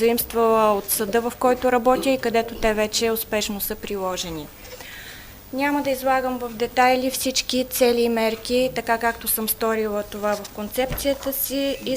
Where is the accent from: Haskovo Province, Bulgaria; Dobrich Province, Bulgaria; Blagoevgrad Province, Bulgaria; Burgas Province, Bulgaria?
Haskovo Province, Bulgaria; Svilengrad; Аз съм от Свиленград. Родена съм, израснала съм в този град.